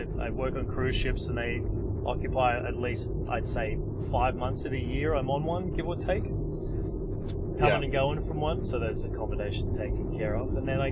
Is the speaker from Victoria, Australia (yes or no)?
no; Queensland, Australia; my home state of Queensland